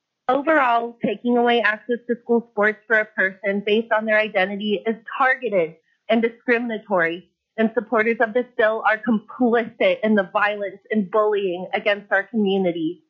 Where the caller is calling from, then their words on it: Anchorage, Alaska, United States; I'm calling in from East Anchorage to represent myself in opposition of HB 183.